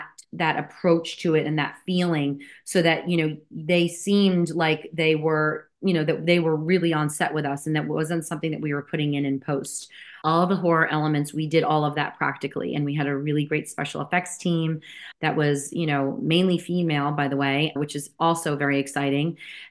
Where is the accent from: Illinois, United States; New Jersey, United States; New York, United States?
New Jersey, United States; accent: Jersey; I am from the great state of New Jersey.